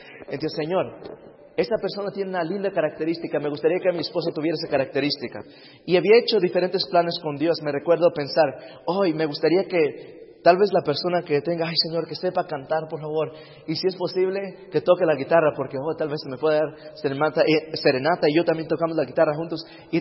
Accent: California, United States; En cierta ocasión me recuerdo estar creciendo en California

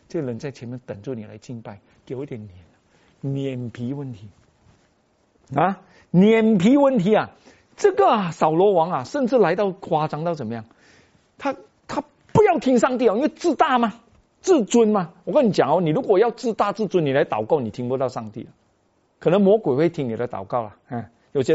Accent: Malaysia; 我们马来西亚人叫伊拉

